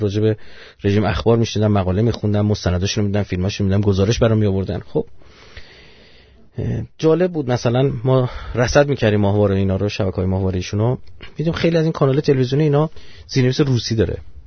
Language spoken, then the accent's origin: Persian; Iran; آیا ما چون ایرانی هستیم